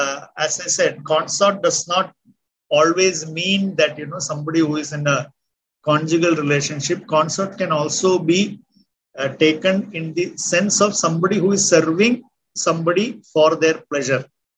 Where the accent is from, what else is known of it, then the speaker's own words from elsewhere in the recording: India; first language Tamil or Malayalam; English is a second language; I am not a native English speaker or thinker. I still think in my my mother tongue, either in Tamil or in Malayalam.